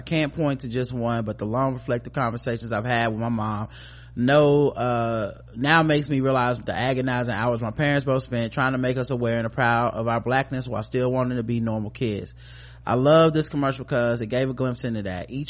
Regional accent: Arkansas, United States; I'm 27 years old. I grew up in Arkansas, and my parents sacrificed a lot to put me and my siblings in private, mostly white Christian school.

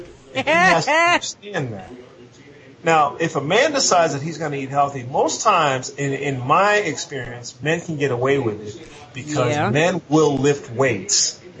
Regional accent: Texas, United States; I'm from Texas. I like to eat barbecue a lot. Like Southern barbecue, and there's not really any up here

